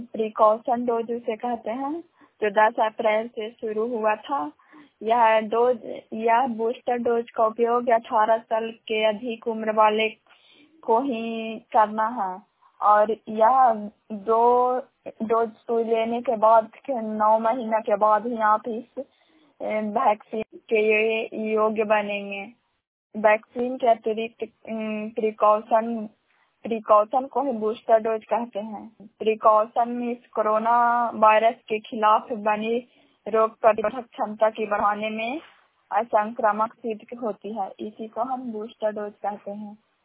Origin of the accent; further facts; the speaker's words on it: Bihar, India; ग्राम शाम पंचायत शाम प्रखंड करापसरा जिला नालंदा की निवासी हूँ।